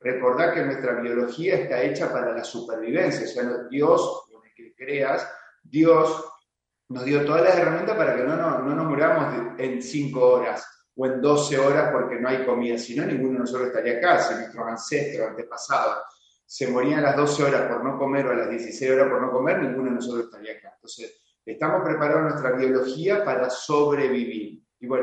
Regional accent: Chajarí, Entre Ríos, Argentina; somos acá de Chajarí, Entre Ríos, y bueno, acá estamos en el consultorio.

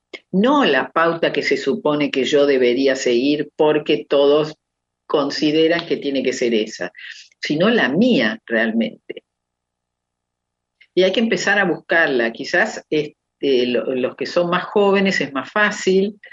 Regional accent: Argentina; en países como acá, como el nuestro, como en Argentina

